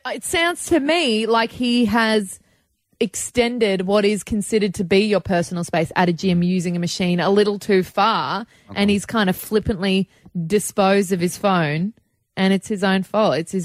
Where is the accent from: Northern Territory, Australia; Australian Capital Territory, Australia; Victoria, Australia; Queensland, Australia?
Queensland, Australia; Gold Coast; I remember growing up on the Gold Coast, the coolest people would always arrive in the aqueduct.